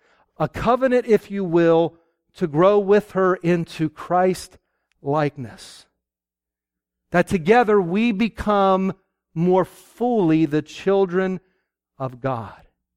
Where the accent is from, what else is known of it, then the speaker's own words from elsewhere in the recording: Pennsylvania, United States; Somebody back here earlier said, you don't have a southern accent. That's because I grew up in Pennsylvania.